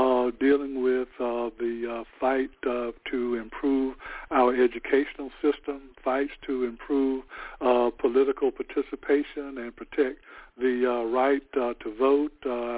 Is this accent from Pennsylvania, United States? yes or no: no; LaGrange, North Carolina, United States; That is one that I have been involved in since I was a teenager growing up in LaGrange, North Carolina, carrying that to New York and all over the country